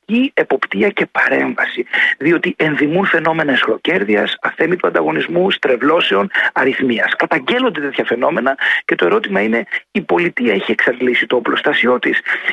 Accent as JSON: {"language": "Greek", "town": "Kefalonia", "region": "Ionian Islands", "country": "Greece", "said": "Θερμές ευχές έρχονται από το νησί μου, την Κεφαλονιά."}